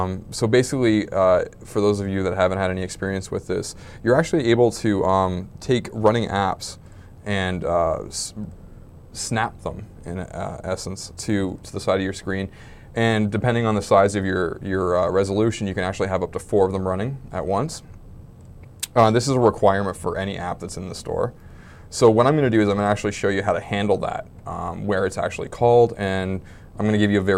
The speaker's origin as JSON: {"language": "English", "town": "Brantford", "region": "Ontario", "country": "Canada", "tie": "born or raised there", "said": "That's my hometown right there."}